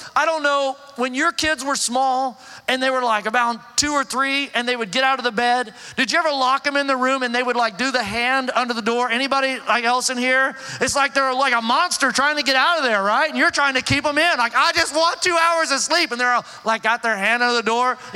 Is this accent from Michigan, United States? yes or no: no; Oklahoma, United States; Man, I'm from Oklahoma. And when I went to seminary East Texas.